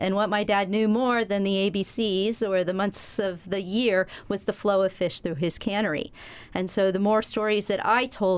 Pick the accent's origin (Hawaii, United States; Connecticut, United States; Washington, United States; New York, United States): Washington, United States; my dad, he was working in Alaska when I was growing up in Washington, and dad would always leave and go to Alaska every summer.